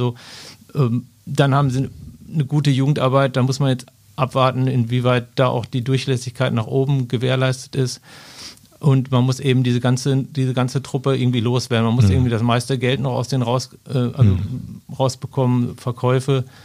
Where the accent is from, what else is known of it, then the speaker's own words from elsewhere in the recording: North Rhine-Westphalia, Germany; ich komme zwar aus dem Ruhrgebiet